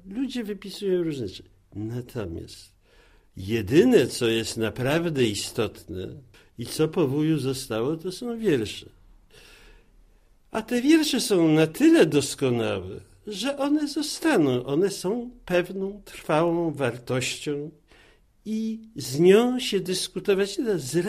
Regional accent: Lviv, Lviv Oblast, Ukraine; U nas we Lwowie, wychował się w inteligenckim domu, ten zakres wiedzy o świecie był rzeczą zupełnie naturalną.

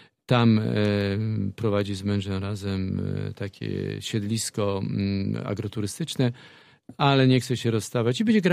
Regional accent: Gorzów Wielkopolski, Lubusz Voivodeship, Poland; Jesteśmy stąd. To pojawią się wspaniali aktorzy, wspaniali artyści, muzycy z Gorzowa.

